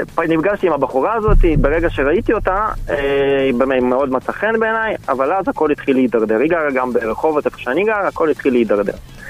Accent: Ukraine; now in Israel; אני עליתי מאוקראינה לפני המון המון שנים, אפילו יותר מ-10 שנים

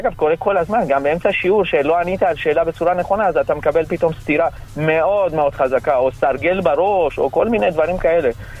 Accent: Iran; now in Israel; כי אני גדלתי באיראן כנער, כילד

